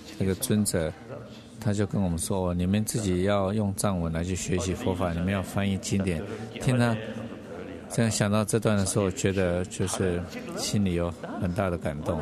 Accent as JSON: {"language": "Chinese", "region": "Tibet", "country": "China", "said": "那我们西藏人说他活了几百年这样"}